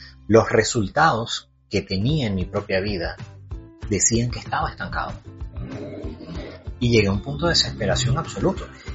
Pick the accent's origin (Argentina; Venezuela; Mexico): Venezuela; Caracas, Capital District; now in Medellín, Colombia; de hecho sabes que yo soy caraqueño, y en cierta medida Medellín se parece mucho a Caracas